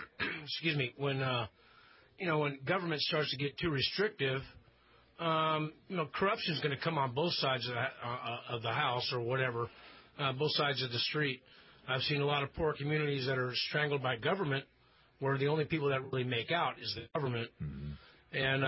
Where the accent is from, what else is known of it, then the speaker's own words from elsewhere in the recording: California, United States; also born or lived in New York / Texas; I was born in upstate New York. I grew up in California and lived a few years in Texas.